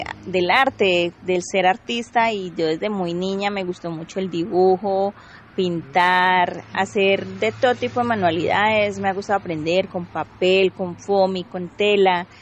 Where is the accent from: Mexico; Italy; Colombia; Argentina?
Colombia; Riosucio, Caldas; born there; now in Quindío, Colombia; yo llevo más de 30 años en el departamento del Quindío, pero soy nacida en Río Sucio, Caldas.